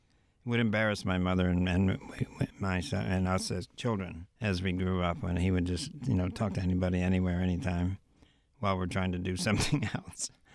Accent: Endwell, New York, United States; I grew up in Endicott.

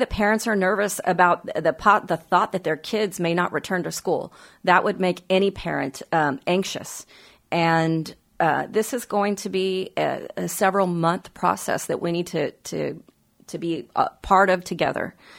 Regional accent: Texas, United States; I mean, you know, this is Texas. We're very Texan about it.

